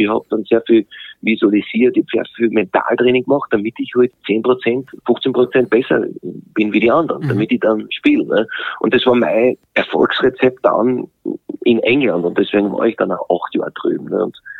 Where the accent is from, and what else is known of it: Austria